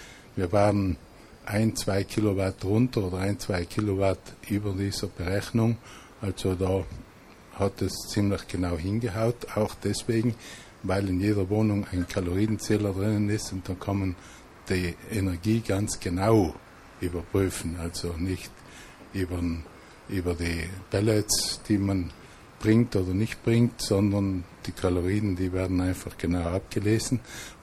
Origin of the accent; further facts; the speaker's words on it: Trentino-Alto Adige, Italy; bei uns in Südtirol sind wir da etwas weiter